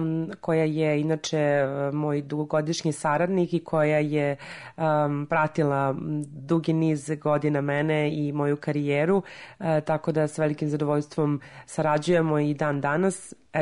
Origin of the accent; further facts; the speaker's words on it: Zrenjanin, Vojvodina, Serbia; Tako je, ja sam iz Vojvodine, iz